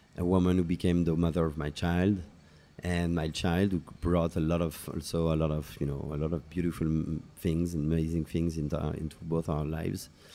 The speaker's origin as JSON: {"language": "English", "region": "New York", "country": "United States", "said": "being a New Yorker, I think, you know, New Yorkers listening to these guys from New York"}